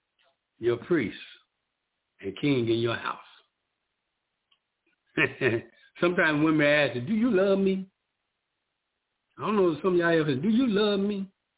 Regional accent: Nashville, Tennessee, United States; accent: country; also born or lived in Michigan; now in Texas, United States; I'm from Nashville, Tennessee.

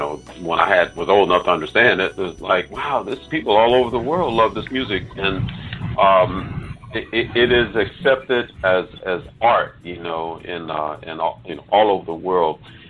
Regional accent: Memphis, Tennessee, United States; We grew up together here in Memphis.

